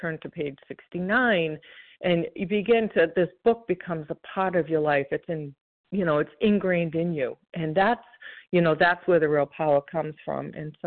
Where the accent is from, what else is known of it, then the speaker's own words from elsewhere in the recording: Massachusetts, United States; I'm from Massachusetts.